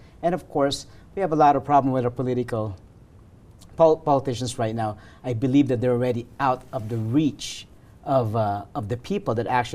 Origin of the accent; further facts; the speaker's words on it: Los Angeles, California, United States; also born or lived in Arizona / Nevada; I grew up in Los Angeles, educated in Arizona, and I had an opportunity to move to Nevada.